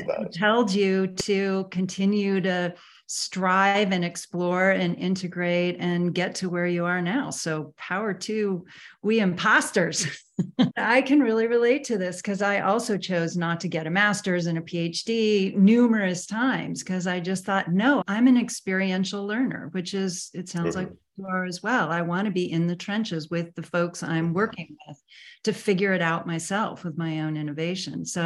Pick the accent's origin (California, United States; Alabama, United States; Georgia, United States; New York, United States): California, United States; Sausalito; I think it maybe because I grew up in the Bay Area. I was up in hippie town, Sausalito and Marin.